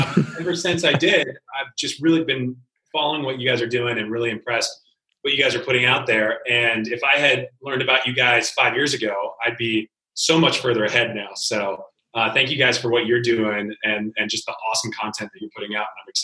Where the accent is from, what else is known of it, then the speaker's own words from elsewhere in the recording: Rochester, Minnesota, United States; in my hometown of Rochester, Minnesota.